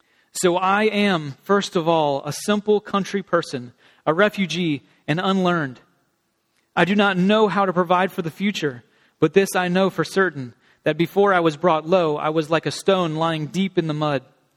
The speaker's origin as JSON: {"language": "English", "country": "Ireland", "said": "I didn't know there was Irish pirates. I'm Irish, and I didn't know there was such a thing."}